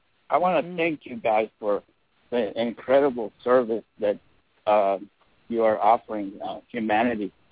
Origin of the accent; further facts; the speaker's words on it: Mexico; now in United States; I was born and raised in Mexico. I came to the U.S. 20 years ago.